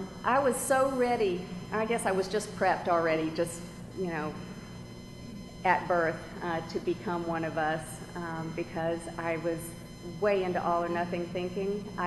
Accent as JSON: {"language": "English", "town": "Atlanta", "region": "Georgia", "country": "United States", "tie": "born there", "said": "I was born 100 years ago in Atlanta. Thanks. I was born in St. Joseph's Hospital, back when it was downtown, into a family, an Irish Catholic family"}